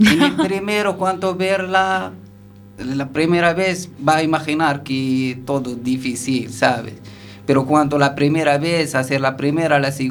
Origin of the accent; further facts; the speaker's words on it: Casablanca, Casablanca-Settat, Morocco; Spanish is a second language; now in A Coruña, Spain; Yo soy de Marruecos, de Casablanca. Me vengo en Coruña la primera vez